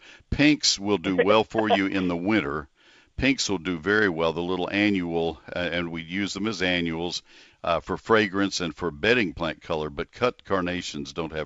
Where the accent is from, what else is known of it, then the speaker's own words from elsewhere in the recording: College Station, Texas, United States; I mean, I grew up in College Station.